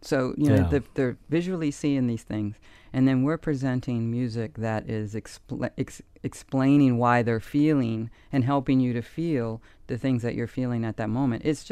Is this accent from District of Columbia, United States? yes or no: no; Key West, Florida, United States; I'm from Key West, yeah. Six generations.